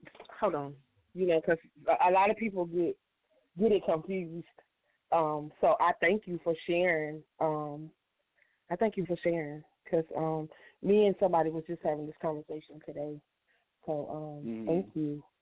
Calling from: Myrtle Beach, South Carolina, United States; Hello, is this me … from Myrtle Beach, maybe?

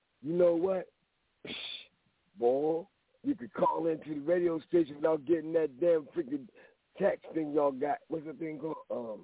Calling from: Philadelphia, Pennsylvania, United States; Yeah, I'm calling from Philly.

